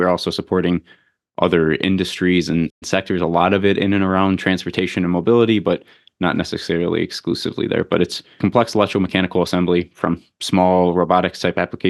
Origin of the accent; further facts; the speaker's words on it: Detroit, Michigan, United States; Yeah, so I'm from the Metro Detroit area. Went to University of Michigan, studied mechanical engineering